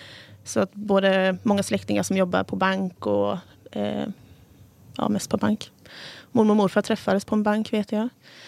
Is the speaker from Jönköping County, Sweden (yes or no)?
yes; Nässjö, Jönköping County, Sweden